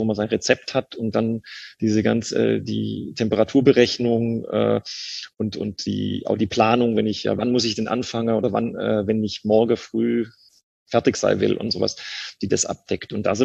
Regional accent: Baden-Württemberg, Germany; accent: Swabian; wenn ich in einer hochdeutschen Umgebung bin, dann rede ich Hochdeutsch. Und sobald ich in der Familie bin oder jetzt euch hier als Schwabe gegenüber habe, dann kann ich das gar nicht verhindern.

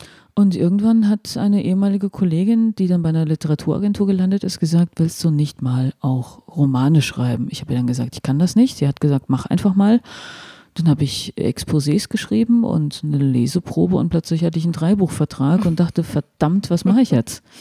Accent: Solms, Hesse, Germany; also born or lived in Ehringshausen / Giessen / Bonn / Durham; ich bin aufgewachsen in Solms, das ist in der Nähe von Wetzlar, also ein Stückchen weiter. Halt, Ehringshausen war halt das Geburtskrankenhaus.

